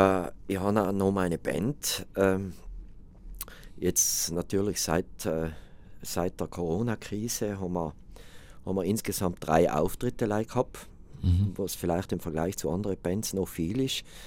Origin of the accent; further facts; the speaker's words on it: South Tyrol, Italy; natürlich haben sie gewusst, ich bin aus Südtirol